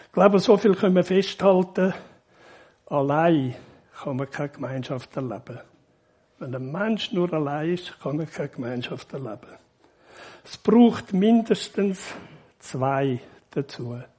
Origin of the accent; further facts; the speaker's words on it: Winterthur, Zurich, Switzerland; ich bin in Winterthur aufgewachsen.